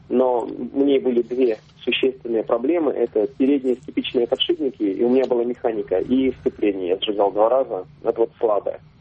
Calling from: Perm, Perm Krai, Russia; Из Перми.

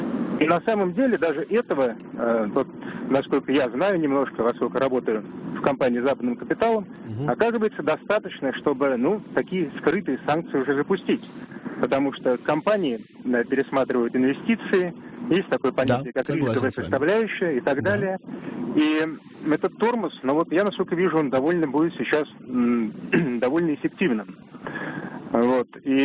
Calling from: Moscow, Russia

